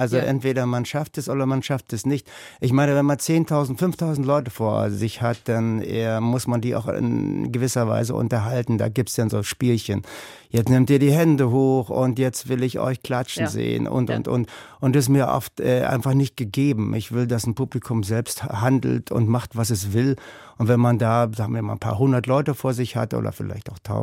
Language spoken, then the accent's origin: German; Lütte, Brandenburg, Germany; also born or lived in Bad Belzig; Aufgewachsen in Lütte. Geboren wurde ich in der Stadt daneben, Bad Belzig. Und Lütte ist in der Tat sehr klein. So damals waren es ungefähr 350 Einwohner.